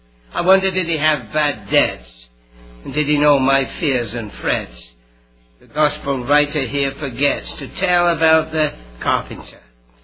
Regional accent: England, United Kingdom; I was brought up in the Brethren Assemblies in England

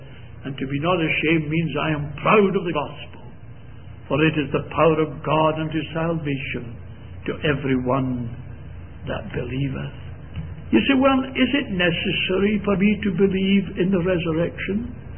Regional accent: United Kingdom; I said, "Well, I came from Britain over here."

